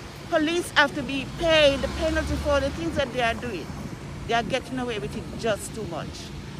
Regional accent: Jamaica; now in Kenosha, United States; I'm from Jamaica.

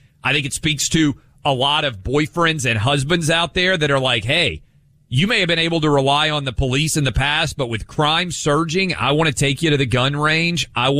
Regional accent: the South, United States; born there; like I was born in the South. I think most Southerners in some way are raised at least somewhat comfortable around guns when you're a kid.

